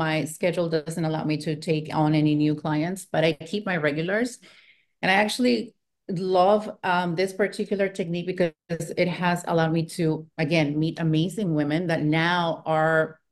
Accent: Lima, Peru; now in United States; I was born and raised in Peru, in Lima, Peru, and moved to America with my family in the year 2000.

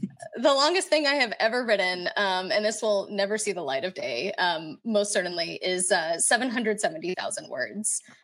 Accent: Kuwait; English is a second language; I was born and raised in Kuwait. And so, you know, I was raised with those stories over there.

